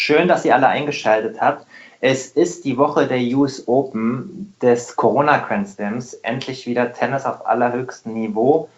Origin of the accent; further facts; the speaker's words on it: Hesse, Germany; Ich bin auch Hesse. Ich komme aus dem Rheingau bei Wiesbaden.